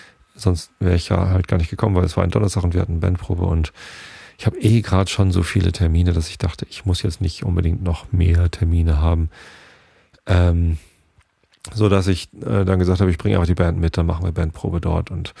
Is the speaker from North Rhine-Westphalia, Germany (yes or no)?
no; Wilhelmsburg, Hamburg, Germany; Denn auch wir sind aus dem Elbtal, nämlich von der größten Binnenstrominsel Europas, mitten in der Elbe.